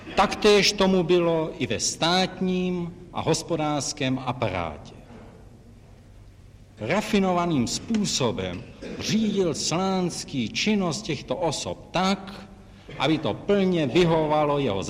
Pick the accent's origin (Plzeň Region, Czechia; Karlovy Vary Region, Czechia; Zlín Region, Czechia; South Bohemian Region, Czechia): Karlovy Vary Region, Czechia; Mariánské Lázně; born there; Mariánských Lázních.